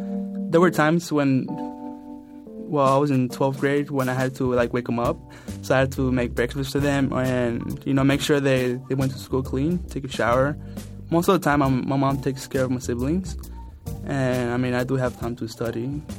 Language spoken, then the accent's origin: English; Phoenix, Arizona, United States; now in Oakland, United States; I grew up in Phoenix, Arizona, and then I moved to Oakland, California, 3 years ago.